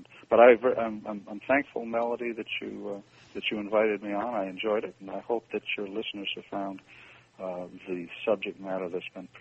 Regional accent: Maine, United States; now in Graysville, United States; I'm from Maine, so I call it Route.

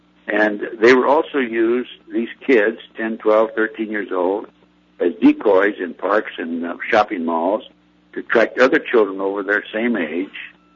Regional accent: Lincoln, Nebraska, United States; And he, and by the way, Lincoln, Nebraska is my hometown.

